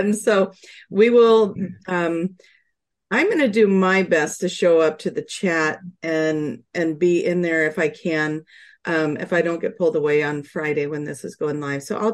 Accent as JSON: {"language": "English", "region": "Sicily", "country": "Italy", "tie": "born or raised there", "also_born_or_lived": "Chicago, United States", "lives_now": "United Kingdom", "said": "I was kind of born and raised in Sicily, but my mom is from Chicago, also originally from Sicily."}